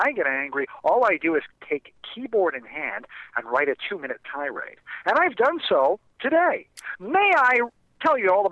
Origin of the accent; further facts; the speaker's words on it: Missouri, United States; But some states, like my home state of Missouri, not only added MLK Day